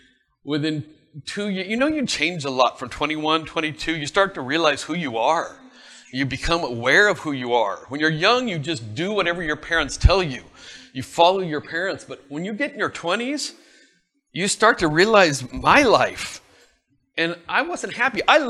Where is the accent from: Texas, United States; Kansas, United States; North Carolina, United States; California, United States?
California, United States; Los Angeles; I grew up in Los Angeles, Southern California. Not wealthy, but okay.